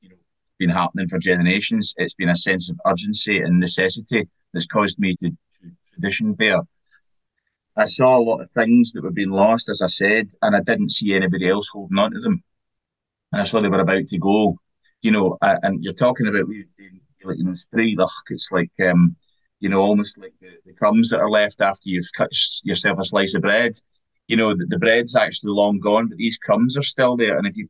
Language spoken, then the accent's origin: English; Cowal, Scotland, United Kingdom; also born or lived in Glasgow; I'm not a first language Gaelic speaker. As a child growing up in Cowell, I didn't have the language or culture passed down by my parents